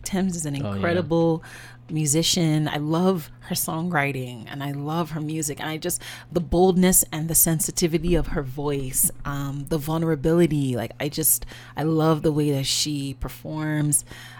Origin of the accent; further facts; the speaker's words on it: Nigeria; and obviously I'm Nigerian